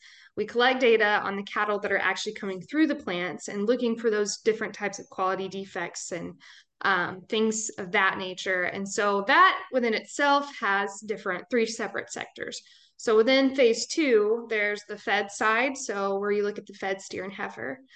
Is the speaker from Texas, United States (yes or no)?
yes; Texas, United States; I am from Texas originally